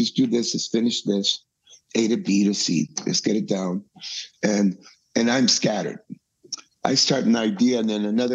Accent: Tijuana, Baja California, Mexico; now in Los Angeles, United States; He's from Denmark and I'm from Mexico. I grew up in Tijuana. I'm in LA, been in LA for a long time. I'm a Southern California guy

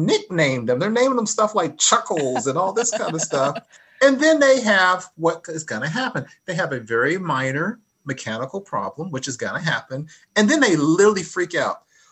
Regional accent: Texas, United States; you know, my home state of Texas, people were massacred by the Comanche all the time back in the day.

